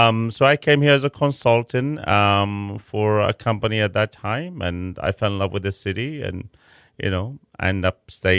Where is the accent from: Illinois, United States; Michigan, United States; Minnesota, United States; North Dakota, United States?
Illinois, United States; Chicago; I come from Chicago where, you know what, you know, window shopping and restaurants everywhere.